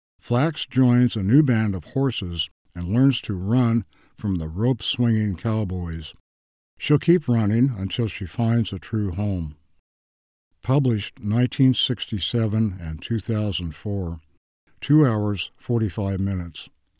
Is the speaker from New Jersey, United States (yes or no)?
no; Montana, United States; Ivan Doig was born and raised in Montana, my home state